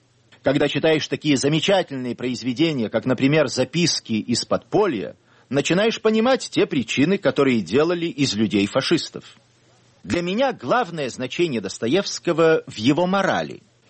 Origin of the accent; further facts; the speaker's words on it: England, United Kingdom; Russian is a second language; А во-вторых, я родился и вырос в Англии.